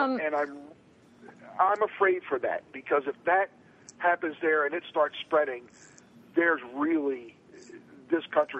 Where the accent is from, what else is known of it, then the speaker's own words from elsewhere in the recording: Northeast, United States; But you got to remember, because I came from the Northeast